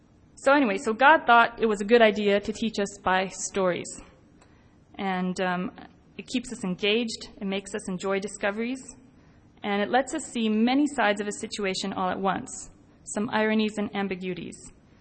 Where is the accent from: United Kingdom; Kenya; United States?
Kenya; I grew up in Kenya and went to boarding school there.